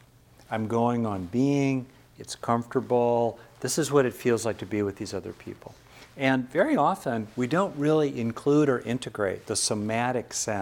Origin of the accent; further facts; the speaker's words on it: West Covina, California, United States; You know, I grew up in West Covina, Southern California.